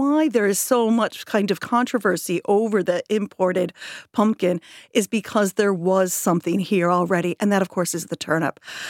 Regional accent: Chicago, Illinois, United States; accent: Chicago; I'm originally from Chicago, as you can tell by my accent. I've been here a long time now

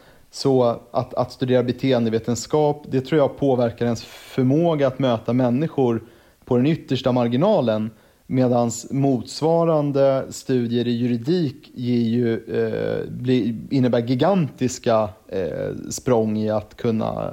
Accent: Stockholm, Stockholm County, Sweden; Jag är ju född och uppvuxen i Stockholm

